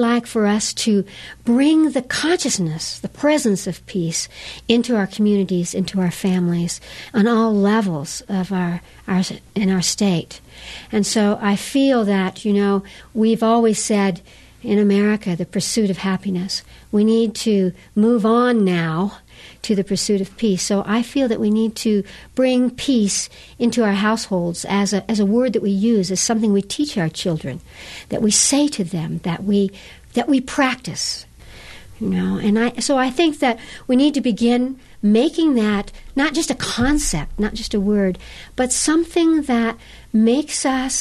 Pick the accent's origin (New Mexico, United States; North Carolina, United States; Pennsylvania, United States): New Mexico, United States; when I say I'm from New Mexico, people say, ah, the birthplace of the bomb